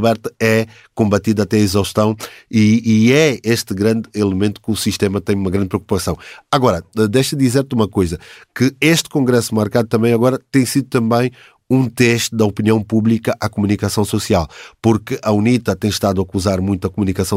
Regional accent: Angola; Eu sou de Angola

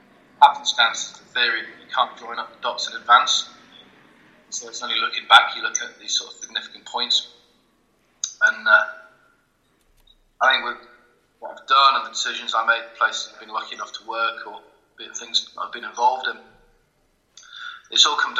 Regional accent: South West England, United Kingdom; moved away as an adult; now in Sheffield, United Kingdom; I come from Devon, I come from the southwest. I moved to Sheffield in 1998, half a lifetime away from me now

